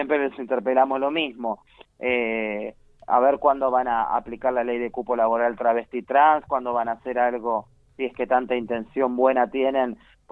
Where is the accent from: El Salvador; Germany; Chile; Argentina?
Argentina; Buenos Aires; soy de Buenos Aires